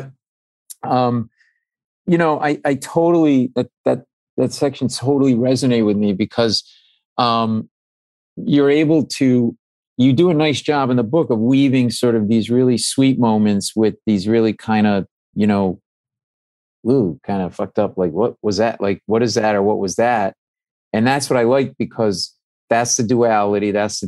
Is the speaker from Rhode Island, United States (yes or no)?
yes; Providence, Rhode Island, United States; And we would go to Red Sox games because we grew up in Providence.